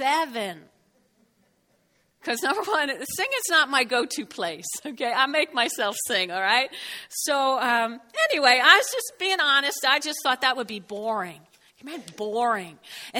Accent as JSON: {"language": "English", "region": "New Jersey", "country": "United States", "said": "I'm from Jersey. You should hear mine."}